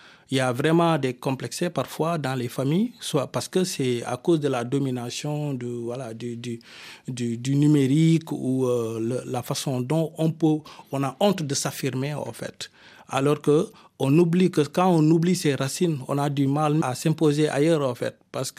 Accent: Tambacounda, Senegal; À Tambacounda, dans ma ville natale, là où l'État nous a donné un espace pour faire le musée.

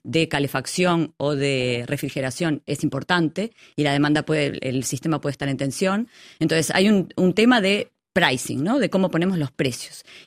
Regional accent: Uruguay; En mi infancia, en Uruguay, nosotros teníamos cortes programados a determinada hora, de determinado día de la semana

